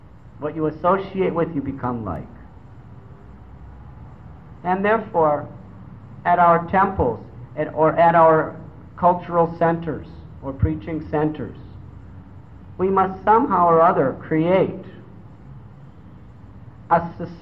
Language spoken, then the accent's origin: English; United States; When I was growing up in America, in my teens, there was a mantra.